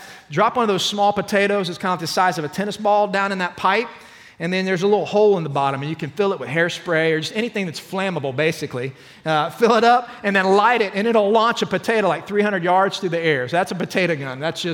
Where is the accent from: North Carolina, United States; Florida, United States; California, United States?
Florida, United States; Orlando; Some of you know I've been around Waco for a little while, but I grew up actually in Central Florida in Orlando. We were not too far from the Space Coast